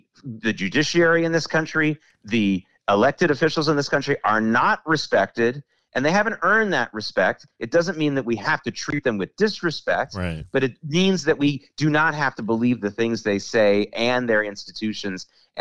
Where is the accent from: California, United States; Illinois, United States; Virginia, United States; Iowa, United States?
Virginia, United States; Norfolk; also born or lived in New York; I grew up mostly in the South. I didn't come to New York until high school time. I grew up in a military town in Norfolk, Virginia.